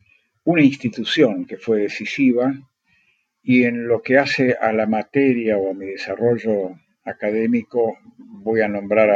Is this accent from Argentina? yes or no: yes; Argentina; Para mí fue muy importante porque me hizo argentino. Yo soy argentino de primera generación.